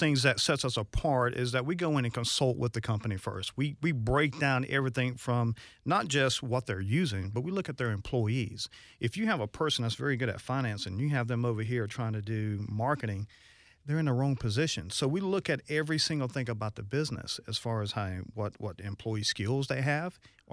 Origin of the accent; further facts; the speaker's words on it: Athens, Georgia, United States; I'm from Georgia. I grew up in Athens, Georgia.